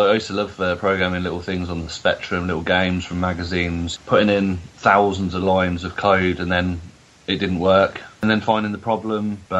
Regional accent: Merthyr Tydfil, Wales, United Kingdom; I'm on the developer course and I'm from Merthyr Tydfil in Wales.

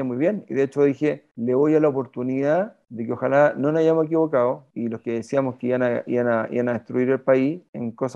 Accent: Chile; Yo siempre soy chileno, independiente de quién gobierne.

